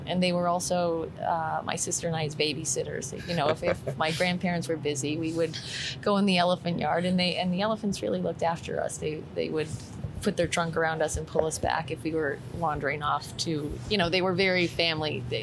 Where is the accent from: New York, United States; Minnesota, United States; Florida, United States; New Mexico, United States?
New York, United States; Upstate New York, in the Catskill Mountains.